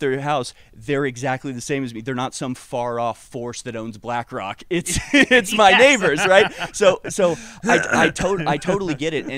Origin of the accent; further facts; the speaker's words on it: Houston, Texas, United States; I grew up around Jews. Most of my friends lived in the Jewish neighborhood, Meyerland in Houston.